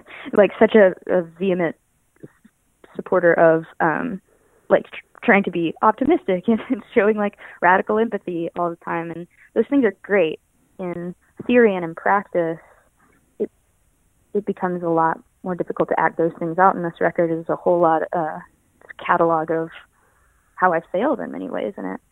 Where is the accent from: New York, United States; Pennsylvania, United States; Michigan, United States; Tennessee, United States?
Tennessee, United States; Memphis; because I grew up in Memphis wanting to just make songs that fulfilled me